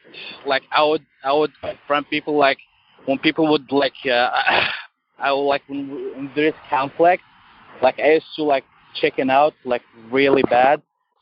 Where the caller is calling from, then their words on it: Minnesota, United States; I am calling from Minnesota.